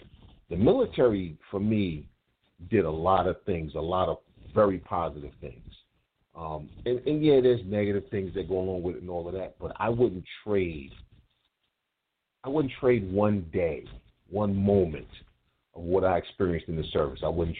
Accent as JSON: {"language": "English", "town": "Brooklyn", "region": "New York", "country": "United States", "said": "Now, again, I'm from Brooklyn. I know nothing about the Navy except that they got submarines."}